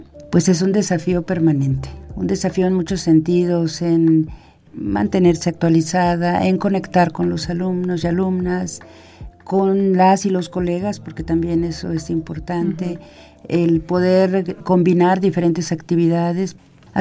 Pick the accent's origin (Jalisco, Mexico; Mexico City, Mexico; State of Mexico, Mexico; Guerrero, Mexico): Mexico City, Mexico; also born or lived in Aguadulce; now in Aguascalientes, Mexico; yo nací en Aguadulce, Veracruz. Viví ahí hasta los 8 años que nos movimos toda la familia hacia la Ciudad de México. Allá crecí, me formé a nivel licenciatura y me vine a vivir a Aguascalientes en 1984.